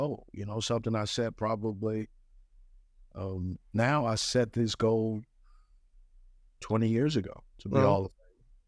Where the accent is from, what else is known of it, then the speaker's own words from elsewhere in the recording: West Coast, United States; You know, growing up on the West Coast